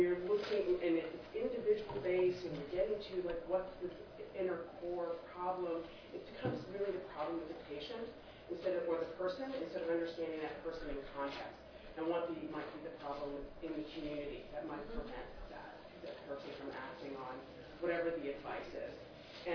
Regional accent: Rhode Island, United States; I come from Rhode Island

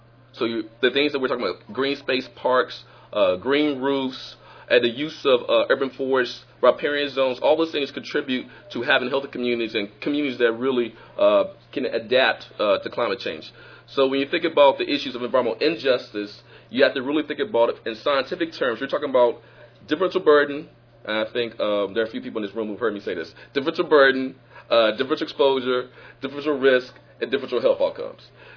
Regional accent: Mississippi, United States; Let me slow down for those of you who do not know that Mississippians do talk fast. I'm from Mississippi.

